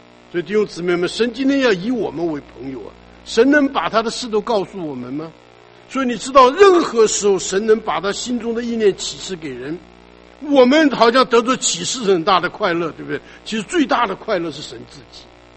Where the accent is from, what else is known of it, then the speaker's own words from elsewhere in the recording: China; 我们中国人呢，在这些方面有的很多时候古礼，他们是很有礼貌的啊。